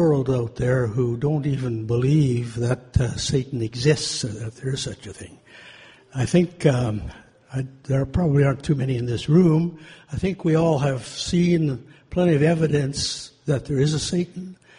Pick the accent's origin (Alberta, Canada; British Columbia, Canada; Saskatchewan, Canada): Saskatchewan, Canada; Saskatoon; Good evening. … from Saskatoon.